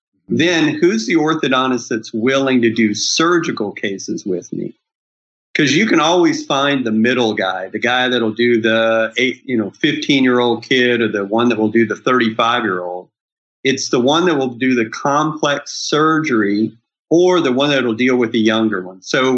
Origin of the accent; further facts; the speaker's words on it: Texas, United States; And so to be able to think about my hometown, which is a small Texas town, I would have a completely different adventure there.